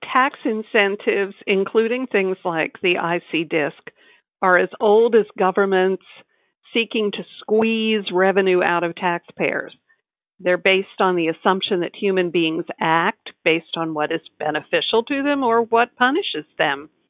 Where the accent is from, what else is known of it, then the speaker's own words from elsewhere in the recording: Austria; accent: Austrian; And when pushed, I could do business in German, but people usually make fun of me for my Austrian accent.